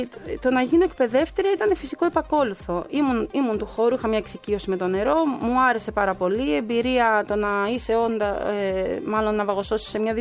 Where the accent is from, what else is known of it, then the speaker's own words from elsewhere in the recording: Chania, Crete, Greece; Εγώ γεννήθηκα και μεγάλωσα στα Χανιά.